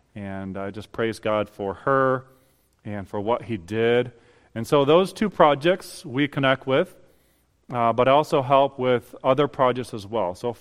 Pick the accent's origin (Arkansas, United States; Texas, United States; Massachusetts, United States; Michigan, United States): Michigan, United States; Grand Rapids; And we come from Grand Rapids, Michigan, and so our ministry is a little bit different than a typical missionary.